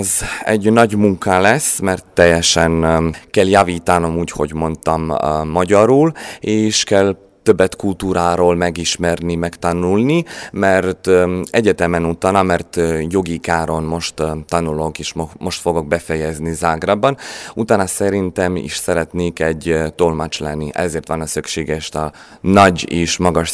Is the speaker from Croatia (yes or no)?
yes; Šibenik, Šibenik-Knin County, Croatia; Hungarian is a second language; Hát az én Sibenikból jöttem, akkor Sibenik ez szép város Horvátországban, teljesen horvát város, ez egy régi város